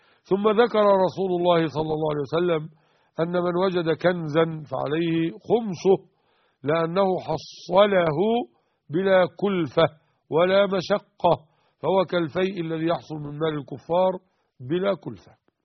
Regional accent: Egypt; اما في الدلتا عندنا في مصر متر واحد ومطلع مية

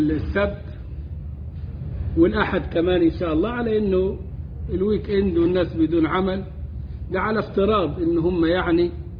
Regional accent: Egypt; moved away as an adult; now in Europe; وأنا بقى جاي من مصر قاعد في أوروبا

